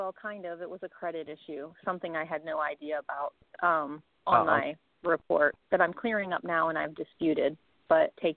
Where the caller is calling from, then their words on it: Austin, Texas, United States; Hi, Reverend James and Aki. … in Austin.